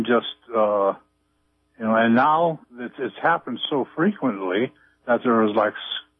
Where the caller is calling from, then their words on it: Arcata, California, United States; Hello, I'm from Arcata.